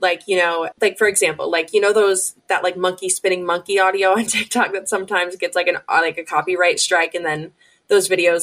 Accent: Illinois, United States; it's crazy to me that like my home state, where like all of this happened to me, was like the first state in the country to ever pass this bill

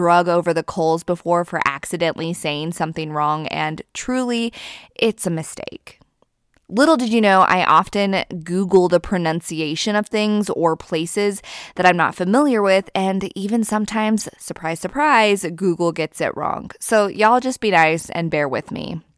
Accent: United States; With that said, please know that I am American.

